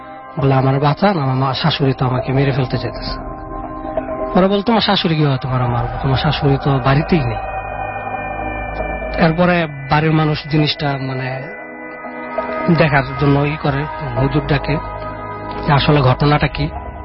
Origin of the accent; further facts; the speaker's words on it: Narayanganj, Dhaka Division, Bangladesh; now in Dhaka, Bangladesh; আমার বাসা নারায়ণগঞ্জের 2500 থেকে।